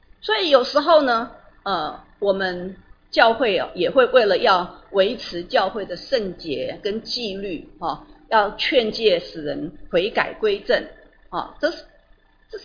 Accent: Taiwan; 我们台湾人讲世俗人

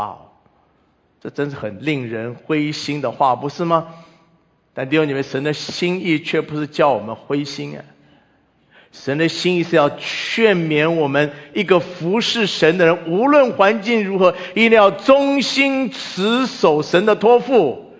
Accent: China; 作为一个中国人，一方面我们觉得自己很骄傲

